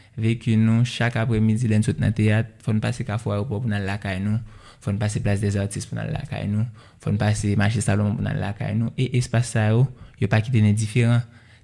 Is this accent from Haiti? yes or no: yes; Haiti; en tant que peuple, en tant qu'haïtien